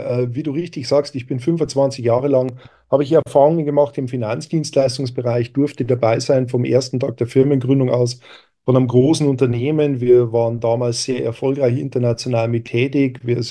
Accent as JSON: {"language": "German", "region": "Bavaria", "country": "Germany", "tie": "born or raised there", "accent": "Bavarian", "lives_now": "Switzerland", "said": "Ich bin gebürtiger Bayer, das merkt man vielleicht so ein bisschen im Akzent noch mit dazu, aber lebe, wie gesagt, ja jetzt mittlerweile in der Schweiz."}